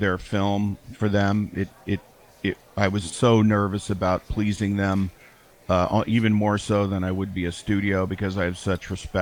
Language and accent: English; Pennsylvania, United States; I mean, I grew up on Route 30. That's what we drive into town to go to the market or go to school or whatever.